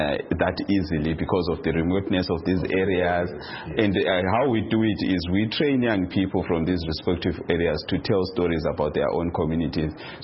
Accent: Plumtree, Matabeleland South, Zimbabwe; in Plumtree, my hometown, we use Kalanga.

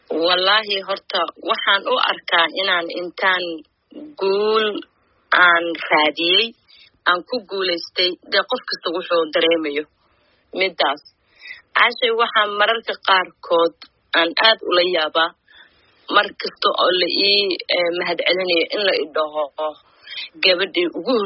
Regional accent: Garowe, Puntland, Somalia; also born or lived in Mogadishu; Waxaan ku dhashay Muqdisho laakiin waxaan ku barbaaray oo ku koray Puntland, Garoowe. Waxaan ahaa diasporadii dadkii soo laabtay

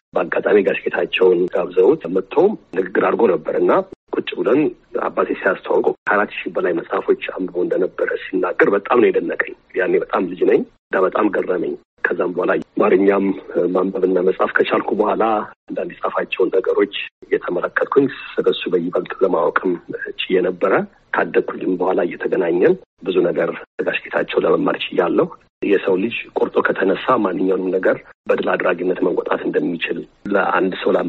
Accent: Ohio, United States; እኔ እዚህ አሜሪካን ሀገር ነው ተወልጄ ያደግኩት።

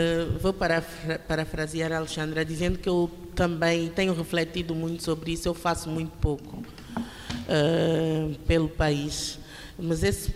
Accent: Angola; como a jornalista que sou e como angolana.

